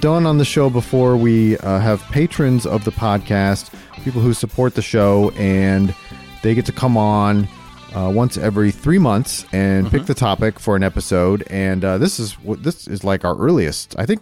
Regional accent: Toledo, Ohio, United States; and I grew up in Toledo, by the way.

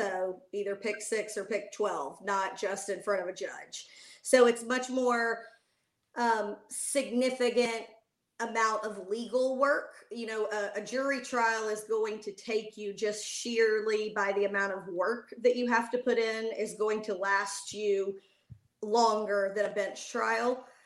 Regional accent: Pensacola, Florida, United States; I'm originally from Pensacola, and then I went to undergrad in Mobile, Alabama, and then law school in FSU before I relocated here in 2004.

